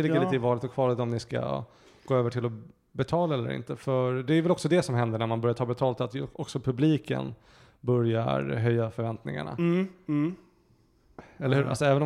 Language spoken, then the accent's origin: Swedish; Haninge, Stockholm County, Sweden; Haninge kids, eller folk från kommunen där vi kommer ifrån.